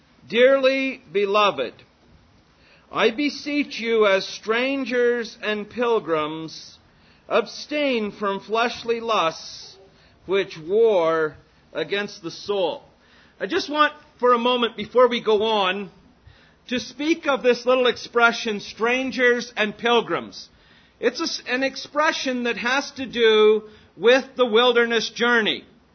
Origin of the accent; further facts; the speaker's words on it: Canada; from Canada, the first question they always ask me is my citizenship. And I tell them I'm a Canadian.